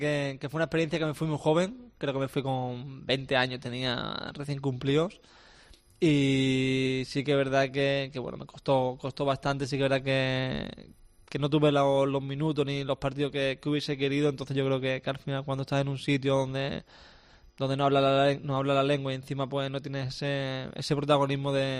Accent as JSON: {"language": "Spanish", "town": "Málaga", "region": "Andalusia", "country": "Spain", "said": "Que yo creo que al final soy malagueño y eso es indiscutible"}